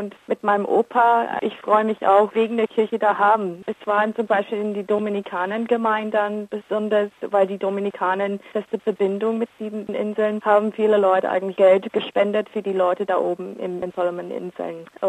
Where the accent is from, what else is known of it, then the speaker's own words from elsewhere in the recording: Australia; Das ist jetzt nicht Frühling bei uns in Australien, und wird ja langsam kälter anstatt wärmer. Selbst habe ich das Ostern-Gefühl nie verstanden, außer wenn ich in Deutschland gewohnt habe, damals in 1999.